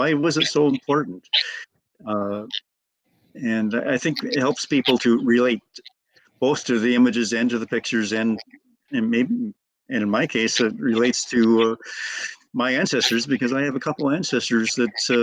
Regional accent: La Crosse, Wisconsin, United States; you're probably going to get a different history than what maybe I learned when I was growing up in La Crosse.

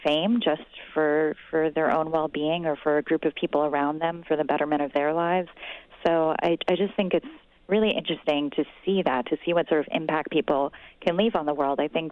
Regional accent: the South, United States; And, you know, I'm from the South where you always say, you know, give them their flowers while they're alive.

